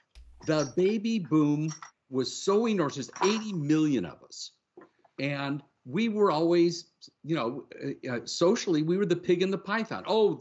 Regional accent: Los Angeles, California, United States; I was raised in Los Angeles, and so we didn't have to be taught anything about moving tectonic plates.

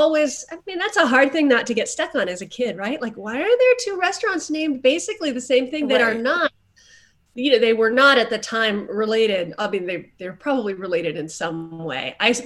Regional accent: Texas, United States; also born or lived in Kansas; now in California, United States; Well, I grew up in Texas and in Kansas, so I get really disappointed by the fact that all the books, a lot of books are set on the coast. I live on a coast now

